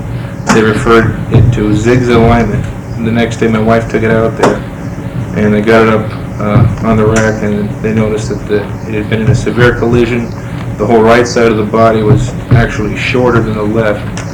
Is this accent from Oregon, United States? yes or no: yes; Clackamas, Oregon, United States; I'm from Clackamas, Oregon.